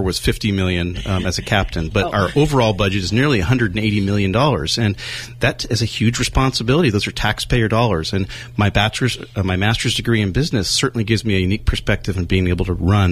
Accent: California, United States; My family lives here. I grew up in the North Bay.

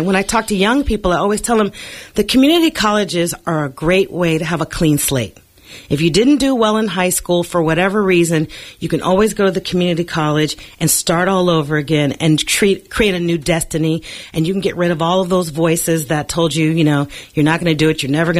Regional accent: Oakland, California, United States; Yeah, I'm originally from Oakland

